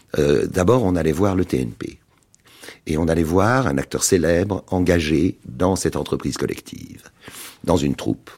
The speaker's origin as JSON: {"language": "French", "town": "Paris", "region": "Île-de-France", "country": "France", "tie": "born or raised there", "also_born_or_lived": "Orléans", "said": "Non, je suis né à Orléans, mais arrivé à Paris, juste pour entrer en 12e, puisqu'il n'y avait pas de maternelle à l'époque. Et donc, de la 12e à la philo, lycée Buffon."}